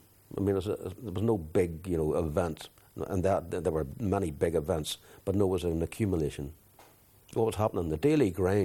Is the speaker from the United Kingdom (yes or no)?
yes; England, United Kingdom; growing up in England, I felt very alienated there.